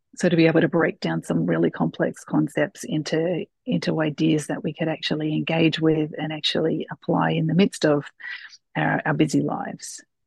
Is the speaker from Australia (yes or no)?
yes; Sydney, New South Wales, Australia; I'm a wife, mum to four. You can probably tell from my accent. I am from Sydney, Australia.